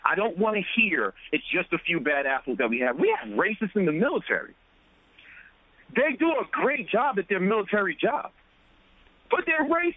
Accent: Brooklyn, New York, United States; I'm from Brooklyn, New York. I'm a native of Brooklyn, New York.

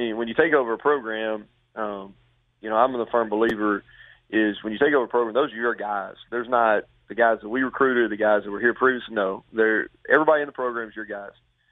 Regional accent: Kentucky, United States; Well, I grew up in Kentucky, and I was a fan of the Wildcats.

